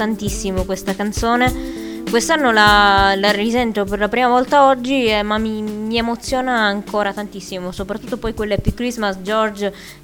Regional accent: Sicily, Italy; Io sono siciliana, vedere quelle immagini sullo schermo non mi appartiene

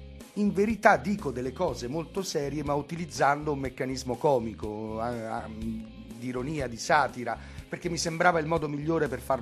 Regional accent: Rome, Lazio, Italy; now in Montegallo, Italy; Nato e cresciuto a Roma, che poi da qualche anno in realtà ho sposato il territorio piceno con grandissimo piacere. Mi sono trasferito a Montegallo

